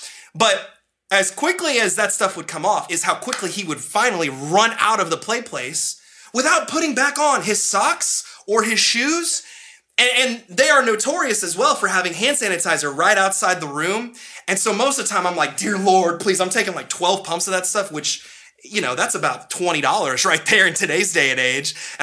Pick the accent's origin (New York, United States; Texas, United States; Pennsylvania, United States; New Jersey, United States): Texas, United States; Dallas; now in Washington, United States; So growing up in Dallas and having my family in Dallas for a long time up until we moved up to Washington, there are these places in Dallas